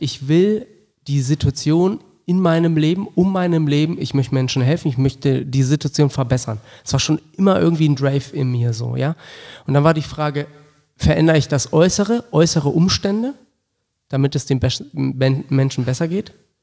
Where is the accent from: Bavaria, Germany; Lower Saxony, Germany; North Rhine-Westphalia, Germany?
Lower Saxony, Germany; Wolfsburg; Ich bin in Wolfsburg groß geworden